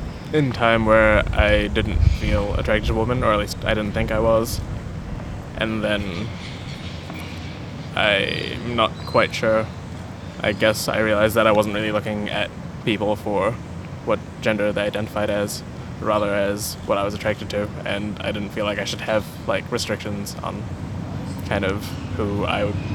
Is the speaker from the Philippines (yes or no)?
yes; Philippines; I am Filipino, male, and bisexual.